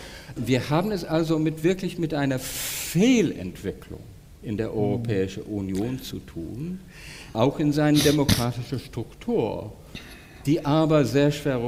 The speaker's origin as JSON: {"language": "German", "country": "United Kingdom", "second_language": "German", "said": "Ich argumentiere hier wirklich, weiß Gott, nicht als Brite."}